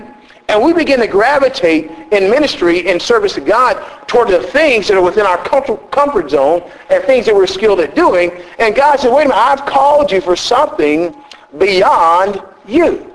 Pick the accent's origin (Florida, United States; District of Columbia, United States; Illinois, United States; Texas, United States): Texas, United States; I can remember as a kid growing up in Texas and seeing these big tall trees that have been around for ages and ages and ages.